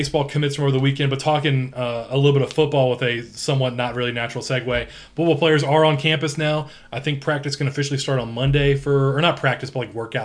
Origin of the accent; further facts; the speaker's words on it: Louisiana, United States; That's a much darker thing, but I'm from Louisiana.